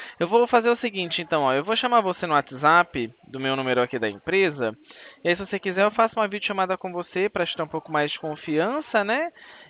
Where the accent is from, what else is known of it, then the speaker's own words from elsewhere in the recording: São Paulo, Brazil; Eu sou do interior de São Paulo